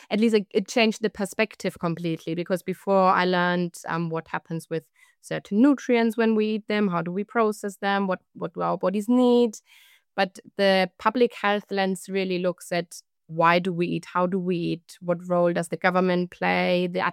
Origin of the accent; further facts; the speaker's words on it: Munich, Bavaria, Germany; So I grew up in Munich in Germany